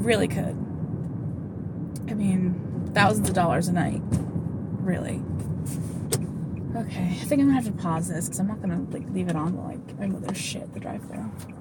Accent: North East England, United Kingdom; accent: Geordie; I'll be in Newcastle-upon-Tyne for 10 days, and I'm already forgetting my Geordie accent again.

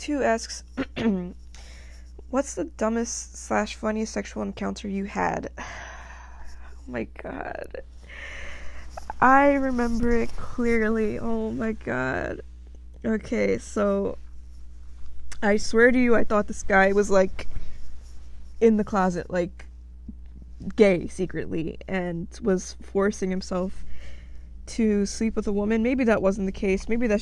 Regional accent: United States; born there; So, where I was born, I was born here in America, United States, and if I have a mixed background, yes, within my culture.

